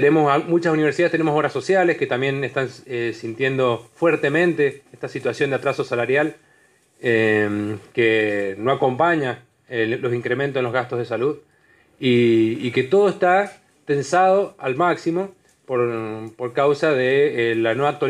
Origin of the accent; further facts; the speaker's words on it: Argentina; como argentinos y argentinas nos tocará hacer lo propio